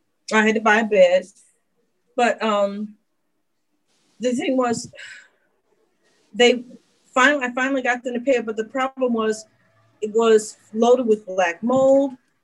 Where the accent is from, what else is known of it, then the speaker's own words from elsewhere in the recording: Detroit, Michigan, United States; I'm like, I'm from Detroit. I'm a scared tick.